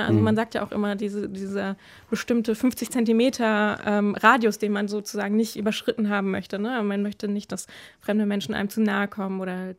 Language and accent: German; Hamburg, Germany; moved away as an adult; ich war gerade diese Woche in Hamburg, meiner Heimatstadt, wo ich aufgewachsen bin und die ersten 20 Jahre meines Lebens gelebt habe